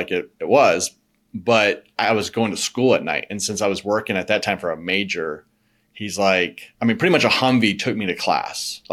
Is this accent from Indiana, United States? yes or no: no; Austin, Texas, United States; But I grew up born and raised in Austin.